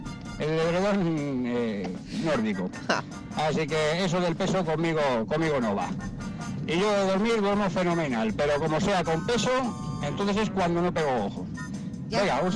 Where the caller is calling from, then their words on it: Madrid, Community of Madrid, Spain; de Madrid